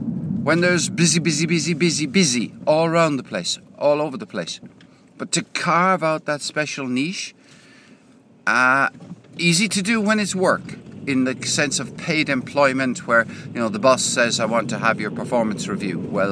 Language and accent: English; Limerick, Munster, Ireland; born there; now in Cork, Ireland; I'm on the road to Limerick from Cork. I live in Cork. I was born in Limerick. So today is a homecoming.